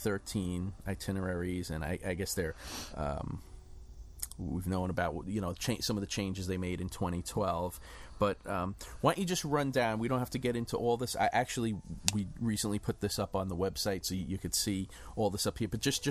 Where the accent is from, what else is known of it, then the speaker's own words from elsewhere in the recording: New York, United States; I'll rub it in as a New Yorker